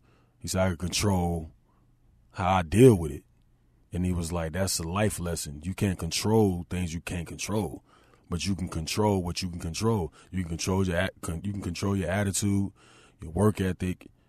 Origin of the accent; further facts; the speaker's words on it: Charlotte, North Carolina, United States; I'm from West Boulevard. I'm from West Charlotte, born and raised.